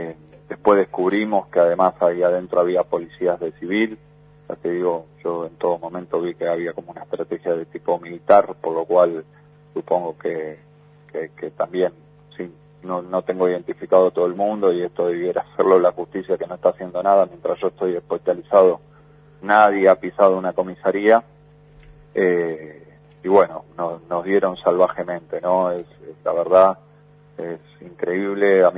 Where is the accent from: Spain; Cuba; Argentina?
Argentina; Quilmes, Buenos Aires Province; Yo soy de Quilmes, del conurbano bonaerense.